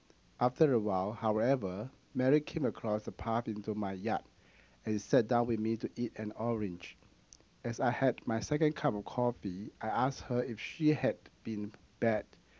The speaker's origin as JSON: {"language": "English", "country": "Singapore", "tie": "born or raised there", "first_language": "Mandarin", "second_language": "English", "said": "I'm from Singapore, and I born and grown up in Singapore. My native language is Mandarin, and I used to speak Mandarin and Hokkien dialect in my home country."}